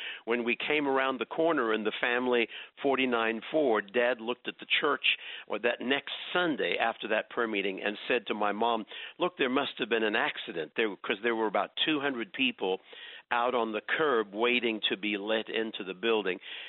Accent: Durban, KwaZulu-Natal, South Africa; also born or lived in Port Shepstone; I grew up in South Africa in a British family. My dad was a Baptist minister in the small town of Port Shepstone. And then when I was about 7 or 8 years old, he moved to take his first pastorate in the large city of Durban on the southeast

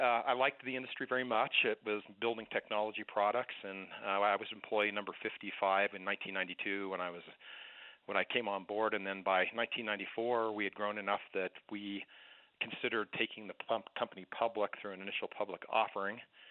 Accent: Colorado, United States; I grew up in Colorado, and by the time I was 29 years old, I had gone to business school.

